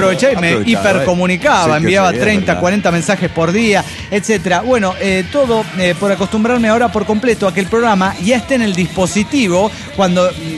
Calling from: Santa Fe, Argentina; de Santa Fe, Argentina.

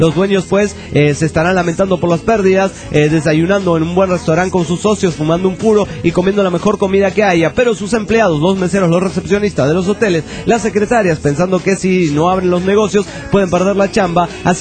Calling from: Atlanta, Georgia, United States; de Atlanta, Georgia.

